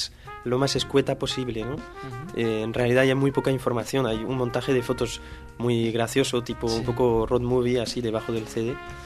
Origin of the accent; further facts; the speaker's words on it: Brittany, France; Spanish is a second language; De la Bretaña. Noroeste, sí, de Bretaña.